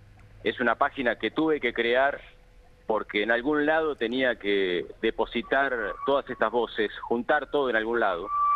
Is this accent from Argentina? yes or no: yes; Buenos Aires, Argentina; la ciudad de Buenos Aires, de donde soy yo